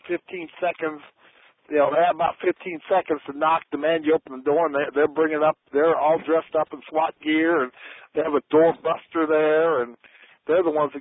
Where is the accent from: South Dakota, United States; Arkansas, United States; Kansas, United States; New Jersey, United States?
South Dakota, United States; You know, I come from South Dakota, and a lot of South Dakotans know that much.